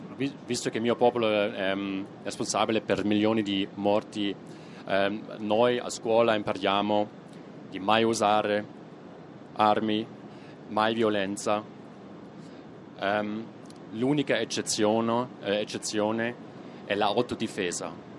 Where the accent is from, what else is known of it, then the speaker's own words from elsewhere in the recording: Germany; Italian is a second language; Io sono tedesco, come si sente dal mio accento.